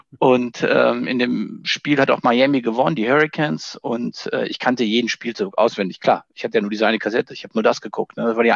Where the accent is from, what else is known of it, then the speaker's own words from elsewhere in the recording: North Rhine-Westphalia, Germany; Ich komme ja aus dem Siebengebirge, da lebe ich auch heute noch